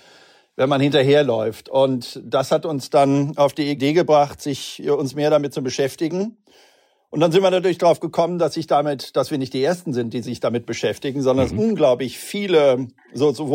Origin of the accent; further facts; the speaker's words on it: Cologne, North Rhine-Westphalia, Germany; sage ich mal als Kölner.